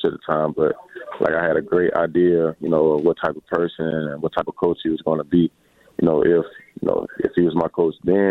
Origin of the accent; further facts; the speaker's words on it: Tuscaloosa, Alabama, United States; just being a local kid, you know, a lot of local kids get looked over